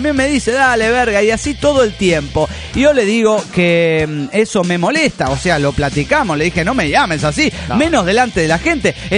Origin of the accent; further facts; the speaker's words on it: Mexico City, Mexico; now in Venezuela; soy de México, DF, o sea, Chilangolandia. Y estoy viviendo en contra de mi voluntad en Venezuela